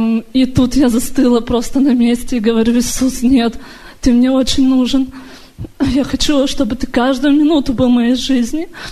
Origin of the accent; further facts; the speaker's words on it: Portland, Oregon, United States; я из Портленда, штата Орегон.